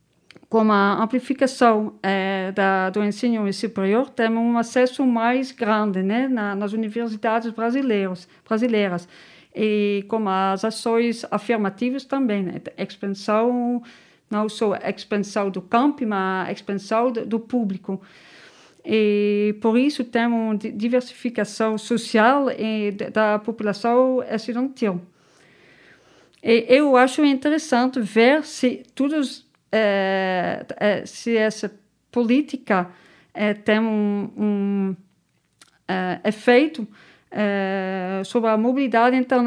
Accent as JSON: {"language": "Portuguese", "country": "Netherlands", "second_language": "Portuguese", "lives_now": "Marseille, France", "said": "eu sou holandesa, não sou francesa, e eu moro na França para a cidade de Marseille, porque eu gosto muito de Marseille."}